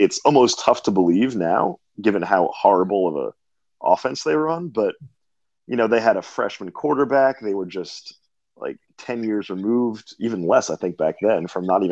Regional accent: Philadelphia, Pennsylvania, United States; And people do give me that a lot when they discover that I'm from Philadelphia and do not go to USF.

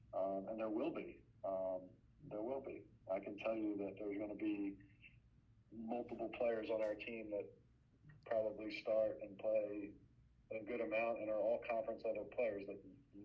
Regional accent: Philadelphia, Pennsylvania, United States; I grew up in Philadelphia

